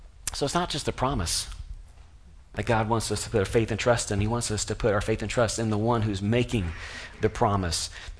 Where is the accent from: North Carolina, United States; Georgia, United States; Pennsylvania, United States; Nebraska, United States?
Georgia, United States; Atlanta; I grew up in Atlanta, Georgia, and so there we were going up to North Georgia.